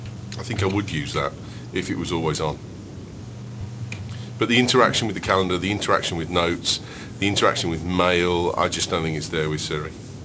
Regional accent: United Kingdom; I just don't assume I'm right just because I'm British.

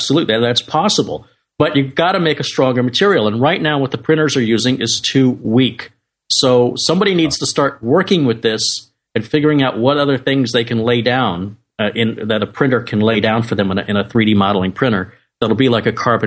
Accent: United States; As an American, it is the law for me to know all about guns.

